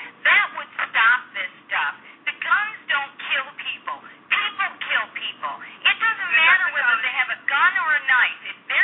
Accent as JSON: {"language": "English", "country": "United States", "said": "And I'm sorry, I'm an American."}